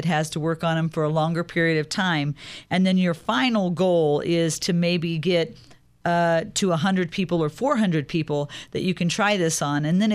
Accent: Illinois, United States; In my home state of Illinois.

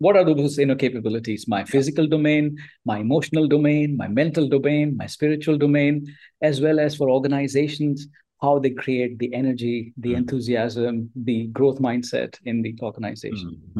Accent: India; moved away as an adult; now in Singapore; So I grew up in India and I spent first 16 of years of my career in change management and organizational restructuring across the globe. I left India

